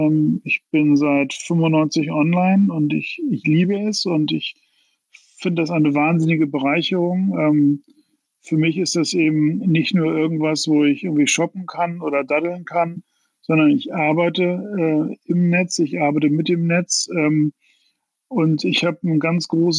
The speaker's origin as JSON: {"language": "German", "town": "Mölln", "region": "Schleswig-Holstein", "country": "Germany", "said": "Also ich komme aus Mölln, das ist in Schleswig-Holstein, also ungefähr 10 Kilometer von MacPom entfernt. Das heißt, früher war da die Welt zu Ende. Ich bin 72 geboren"}